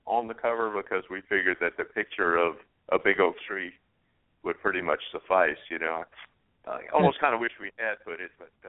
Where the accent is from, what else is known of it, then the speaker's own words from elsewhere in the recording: Louisiana, United States; And, of course, we're all from Cajun country, so we heard that term quite a bit.